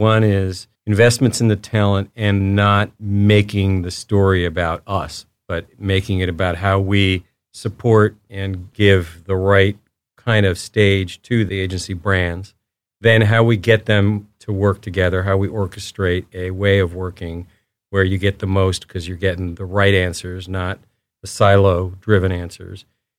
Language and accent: English; Mexico City, Mexico; now in New York City, United States; Ooh, that's a tough one. My hometown, but New York City. I've been here a long time.